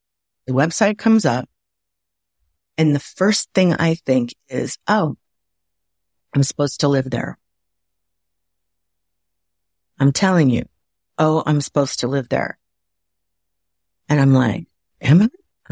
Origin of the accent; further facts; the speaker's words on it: Waukegan, Illinois, United States; And I don't know, because I'm from Waukegan, Illinois.